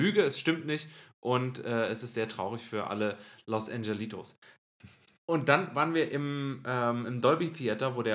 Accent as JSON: {"language": "German", "country": "Germany", "said": "Ich habe sogar gesagt, hey, ich komme aus Deutschland."}